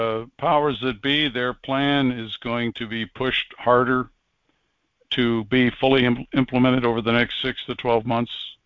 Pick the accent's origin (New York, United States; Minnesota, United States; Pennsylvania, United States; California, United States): Pennsylvania, United States; I said, that's not far from where I grew up.